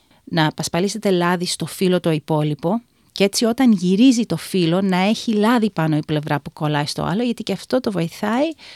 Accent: Greece; moved away; Όταν ήμουν μικρή στην Ελλάδα και μαζεύαμε άγρια χόρτα, μαζεύαμε και καυκαλίθρες, μυρώνια, όλα αυτά τα πολύ άγρια μυρωδικά που υπήρχαν, που δεν νομίζω να υπάρχουν εδώ.

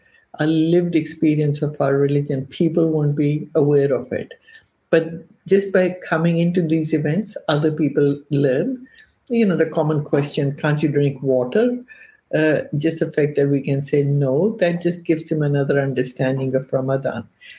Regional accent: Pakistan; when I was growing up in Pakistan

